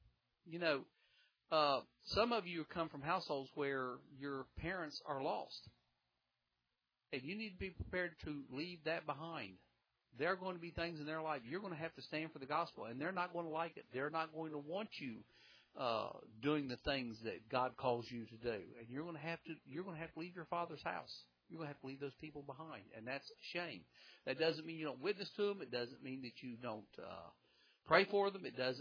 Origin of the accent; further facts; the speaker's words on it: Bible Belt, United States; my culture came up around country music and southern things. And you say, well, that's good. I was raised in the Bible Belt.